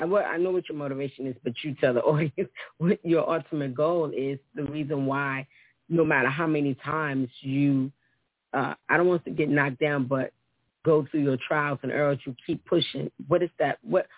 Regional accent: Baltimore, Maryland, United States; also born or lived in Petersburg, Virginia; I am originally, I was born in Petersburg, Virginia, raised in Baltimore, Maryland.

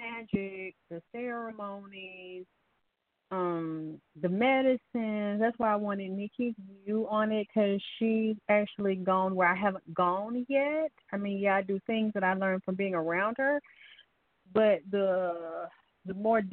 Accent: Bible Belt, United States; I know I could add to something as far as growing up in the Bible Belt with the preachers and the hypocrisy and the slavery of religion

